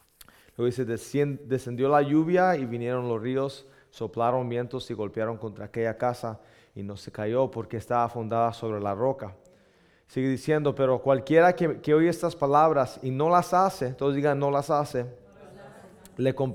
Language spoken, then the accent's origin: Spanish; Boyle Heights, California, United States; Yo crecí en una ciudad violenta en ese tiempo. Yo crecí en Boyle Heights. Mis papás, Lorenzo es de Boyle Heights.